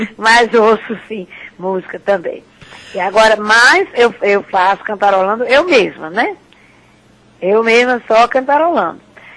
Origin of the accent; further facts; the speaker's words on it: Brazil; Eu sou brasileira, né? E ainda morena, né, para completar, o sangue vibra com nas veias.